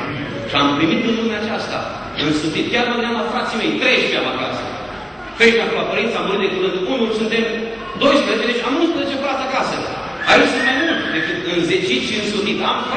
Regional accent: Arad, Arad County, Romania; also born or lived in Timișoara / București; now in Maramureș, Romania; Spunea fratele că sunt din Arad. Nu știu cum trebuie să mă identific. Por sânge moldovean în mine. … Am trăit în Arad. Am fost câțiva ani în Timișoara.

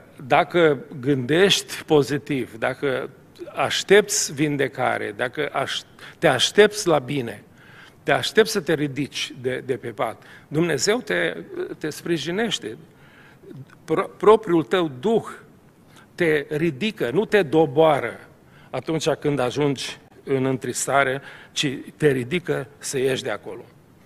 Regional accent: Moldavia, Romania; born there; Am mulțumit lui Dumnezeu că m-am născut în Moldova și nu m-am născut acolo.

